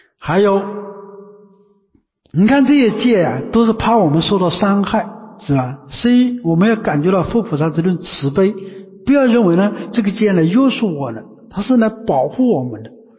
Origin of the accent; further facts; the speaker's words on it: China; 就是说我们中国人对坏的东西啊是不原谅的，